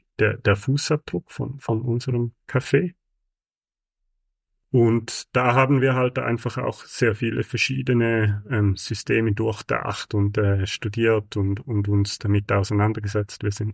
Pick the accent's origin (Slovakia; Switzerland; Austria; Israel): Switzerland; Was man sich als Schweizer eigentlich gewöhnt sein sollte, aber ich bin jetzt doch schon eine Zeit lang in Asien und Afrika